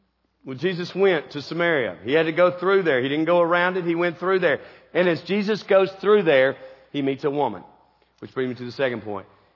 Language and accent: English; United States; I'm an American. I believe if I get a lot of stuff, I'm going to be happy.